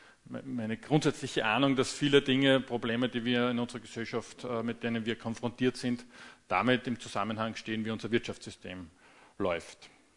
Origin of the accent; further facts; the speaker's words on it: Linz, Upper Austria, Austria; accent: Austrian dialect; ich komme aus Linz in Österreich. Ich hoffe, dass es mit meinem Dialekt geht.